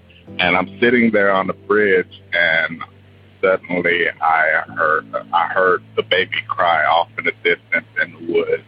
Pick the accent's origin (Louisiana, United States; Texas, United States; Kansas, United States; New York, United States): Kansas, United States; Wichita; I'm too from Wichita